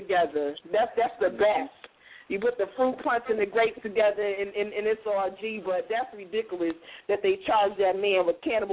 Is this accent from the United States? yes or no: yes; Detroit, Michigan, United States; I'm from Detroit, baby.